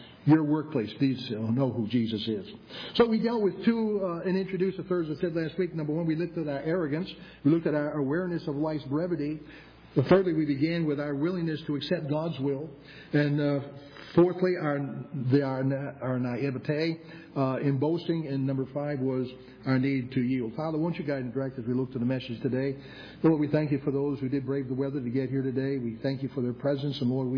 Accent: New England, United States; also born or lived in Pennsylvania; I understood that as a New Englander. I was born in New England, raised most of the time in New England, outside of the teen years in Pennsylvania.

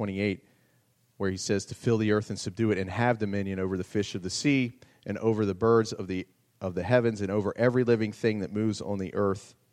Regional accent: Maryland, United States; born or raised there

